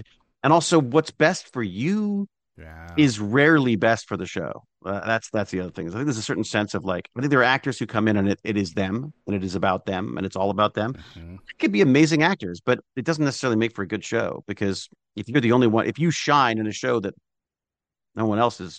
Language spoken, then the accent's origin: English; Canada; one of the great things about being a Canadian actor is you can have lots and lots of work and no one knows who you are.